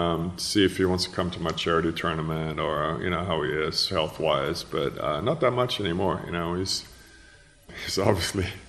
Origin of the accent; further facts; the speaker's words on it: Seattle, Washington, United States; we're in the 80s and we are young, we're from the Northwest, and they were a little different culture, different principles.